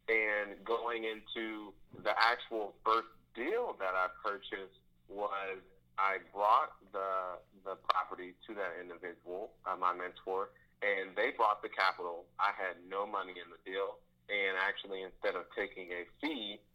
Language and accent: English; Indianapolis, Indiana, United States; I'm native, born and raised in the Indianapolis market, from the rougher parts that people would kind of shy away from